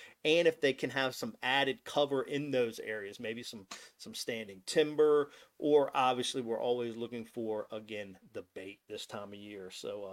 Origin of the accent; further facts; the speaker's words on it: Del Rio, Texas, United States; possibly down there at Lake Amistad, my hometown, in Del Rio, Texas.